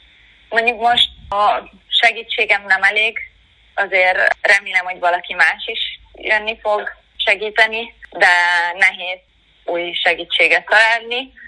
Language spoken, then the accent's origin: Hungarian; Italy; Hungarian is a second language; a vezetéknevem olasz, mert én olasz vagyok, de édesanyám kecskeméti, két családom magyar, és én amúgy magyarnak is érzem magam.